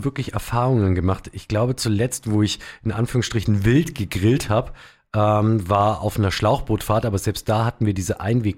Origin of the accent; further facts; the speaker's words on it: Bavaria, Germany; Halsgrat, wie es bei uns in Bayern heißt.